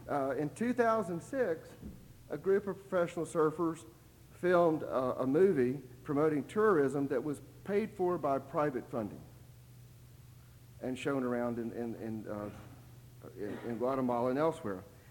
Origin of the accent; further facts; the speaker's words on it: Texas, United States; And I said, no, I'm a Texan. I'm from Texas.